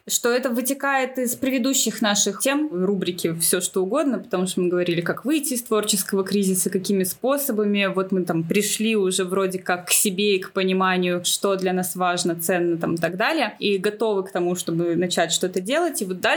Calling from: Minsk, Belarus; Чтобы вы понимали, мы записываемся из Минска. Это находится в Беларуси.

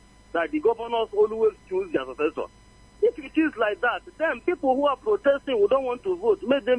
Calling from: Enugu, Enugu State, Nigeria; I'm calling you from Enugu.

